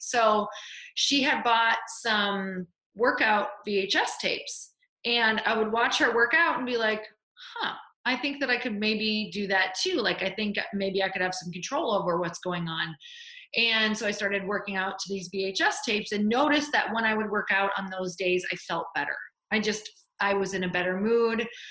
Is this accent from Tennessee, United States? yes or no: no; Michigan, United States; I am from a really small town. So I'm from Upper Michigan, which the closest thing that place that you would actually call a city was about 3 hours away